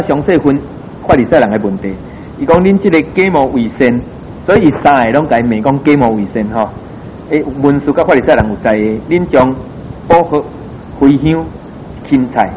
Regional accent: Taiwan; 我们台湾人也很重传统

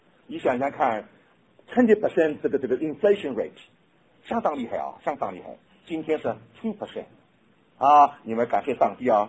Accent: China; 所以 poverty, 今天我们中国人就成话，少壮不努力，老大徒伤悲。

